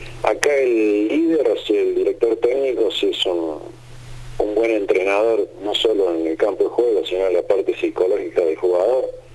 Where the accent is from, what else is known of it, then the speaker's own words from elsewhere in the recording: Córdoba, Argentina; porque soy cordobés